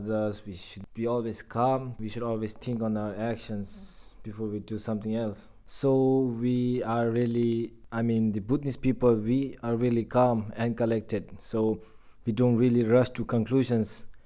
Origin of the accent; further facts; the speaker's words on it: Bhutan; English is a second language; I'm from Bhutan, and I come from a peaceful country, also a Buddhist country on that.